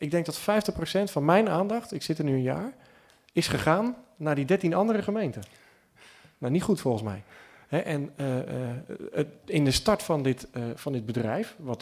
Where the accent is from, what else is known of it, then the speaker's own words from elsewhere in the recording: Bleskensgraaf, South Holland, Netherlands; Ik kom zelf uit Bleskensgraaf, dat is de gemeente Molenwaard